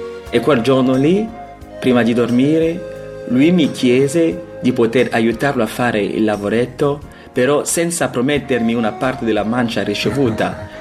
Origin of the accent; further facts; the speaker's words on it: Douala, Littoral, Cameroon; vengo dal Camerun, della città Douala. Io sono di una famiglia dove siamo 10 fratelli, siamo tutti maschi.